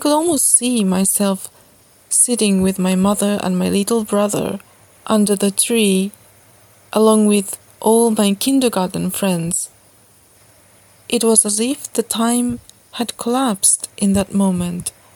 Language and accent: English; Sendai, Miyagi, Japan; now in Ottawa, Canada; This is another episode that I am sending to you from my hometown, Sendai. About 3 more weeks are left before I head back to Ottawa.